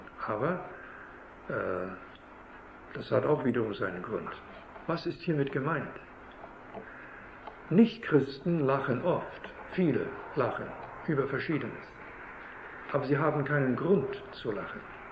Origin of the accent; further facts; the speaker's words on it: Canada; Wir kommen ja aus Kanada, wie ich gestern sagte.